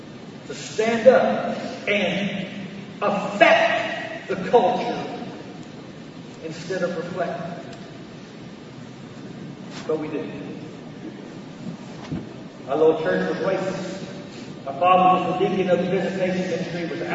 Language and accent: English; Dallas, Texas, United States; I grew up in South Oakland in South Dallas, back in a time of tremendous racial tension.